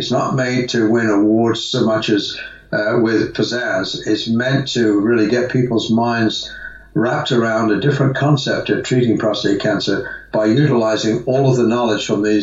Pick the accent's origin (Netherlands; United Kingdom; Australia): United Kingdom; England; now in United States; I'm an expat Brit, or whatever they call it, living in California, but born and raised in England.